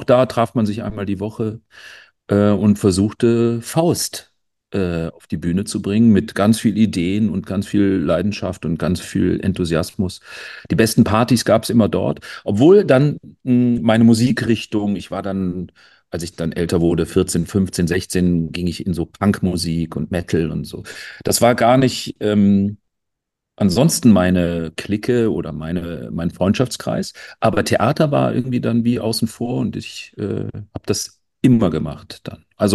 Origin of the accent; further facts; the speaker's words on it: North Rhine-Westphalia, Germany; born there; now in Munich, Germany; Da ist meine Heimat, nämlich in München. Und zwar auch schon sehr lange wohne ich in der Stadt und habe sie gebürtig eigentlich vom Niederrhein kommt, dann irgendwann lieb gewonnen. Was für ein Rheinländer